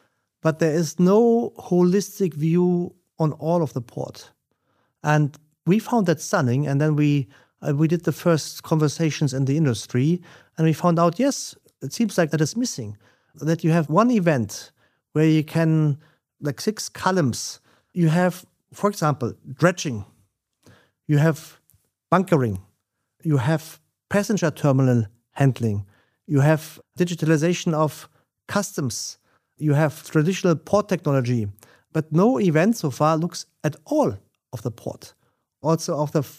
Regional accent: Rhineland-Palatinate, Germany; you and I, we are not from Hamburg. I come from the Mosel, I'm a Rhenanian, I have a celebrate carnival

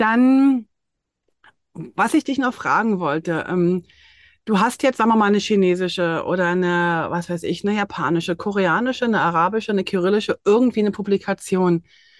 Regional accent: East Germany, Germany; bin auch aus dem Osten

